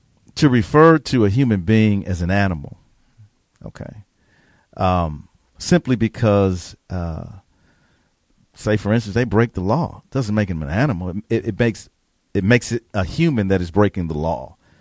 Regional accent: Milwaukee, Wisconsin, United States; Okay, I grew up in Milwaukee.

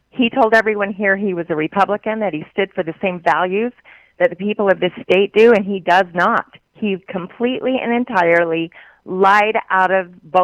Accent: Utah, United States; I'm from Utah. I have a senator who does not speak the will of the majority of the people of Utah, Senator Romney.

